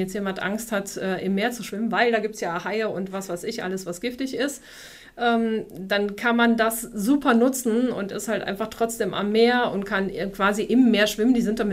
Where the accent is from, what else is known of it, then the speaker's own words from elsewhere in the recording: Cologne, North Rhine-Westphalia, Germany; Ich komme ja aus Köln, das ist dann irgendwie vielleicht so eine kleine Erinnerung, der große Fluss in der Stadt.